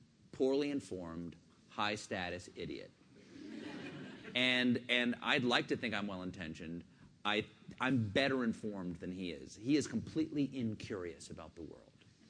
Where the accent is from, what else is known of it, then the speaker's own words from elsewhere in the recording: South Carolina, United States; We're both from South Carolina.